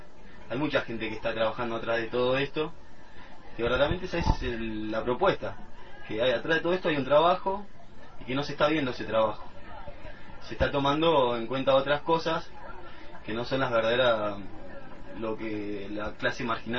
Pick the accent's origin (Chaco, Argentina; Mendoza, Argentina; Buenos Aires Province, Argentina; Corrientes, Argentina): Buenos Aires Province, Argentina; Berazategui; de Berazategui. Estoy en el Movimiento de Unidad Popular.